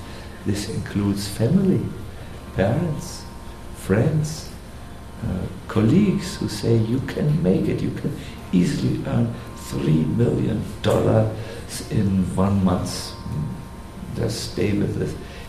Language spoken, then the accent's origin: English; Germany; English is a second language; I am from Germany.